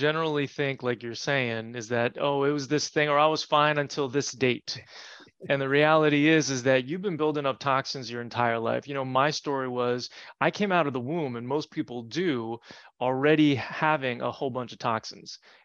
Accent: New Jersey, United States; But then I grew up in New Jersey, got bitten by ticks

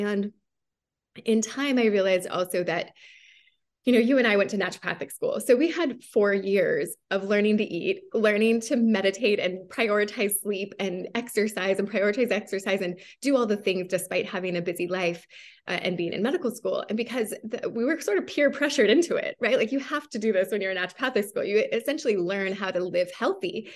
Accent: Hawaii, United States; I'm from Hawaii, not from New Zealand, but obviously.

